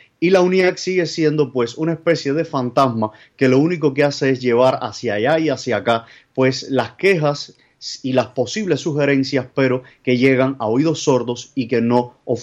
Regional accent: Isla de la Juventud, Cuba; Después del 2008, en la Isla de la Juventud, de donde yo vengo, pues se quedó sin parque infantil

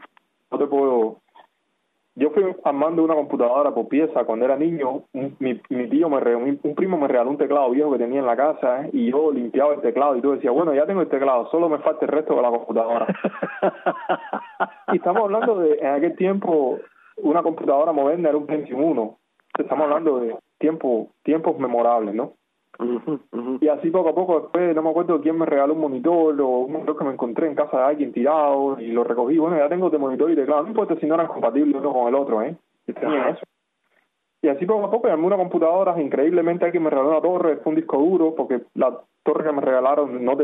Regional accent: Cuba; also born or lived in Soviet Union; Yo soy un cubano atípico, porque yo no nací en Cuba, a pesar de que soy cubano. Yo nací en la Unión Soviética, en la antigua Unión Soviética, porque mis padres estaban estudiando. Por un error demográfico yo nací allá.

